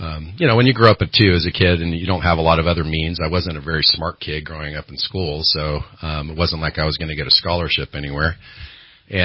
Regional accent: Carmel, California, United States; born there; So, born in 1975 in Carmel, California. My parents moved up here in 1975, the very end of t

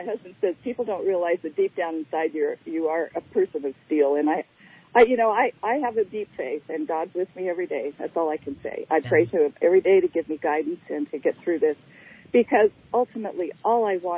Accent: California, United States; born there; I was born in Kings County.

